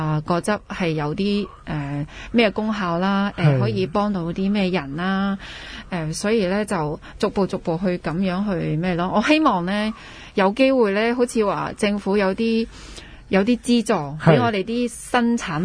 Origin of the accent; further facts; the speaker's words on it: Guangxi, China; now in Hong Kong; 所以我返咗我嘅乡下啦，广西啦，就上个月19号咁我好勇敢咁样就冲出香港。